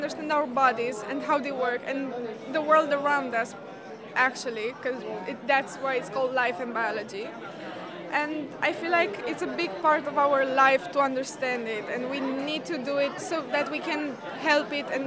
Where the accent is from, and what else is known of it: Romania